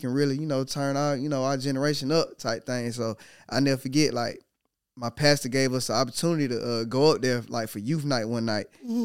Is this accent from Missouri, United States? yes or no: no; Atlanta, Georgia, United States; Like, you know, I'm from Atlanta. We do Atlanta everything.